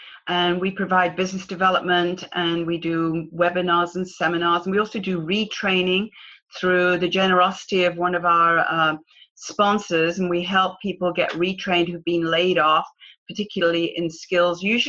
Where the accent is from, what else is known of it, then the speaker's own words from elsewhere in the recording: Manchester, North West England, United Kingdom; Well, I'm obviously from England. So Manchester, England originally